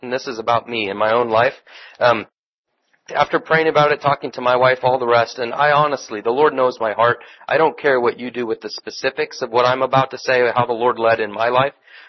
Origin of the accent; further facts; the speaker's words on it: Lawrence, Kansas, United States; born there; That's my team. I was born in Lawrence, Kansas.